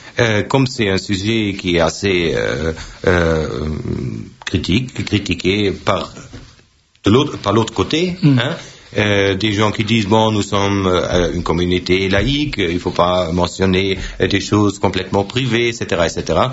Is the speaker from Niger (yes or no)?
no; Bayreuth, Bavaria, Germany; Pour moi, je viens de Bayreuth, hein